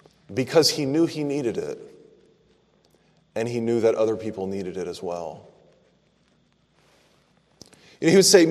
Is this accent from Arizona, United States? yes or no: no; Orlando, Florida, United States; All right, well, I grew up in Orlando, Florida, so I think of Hammond as around here myself, but I'll learn.